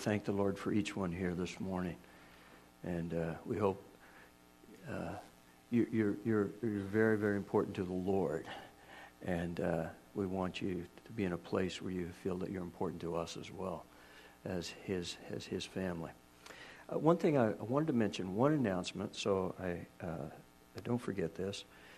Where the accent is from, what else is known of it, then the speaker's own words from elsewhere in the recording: Kansas, United States; now in Canada; my wife and I were raised in Kansas in the States. Everybody holds that against me, but anyway, forgive me.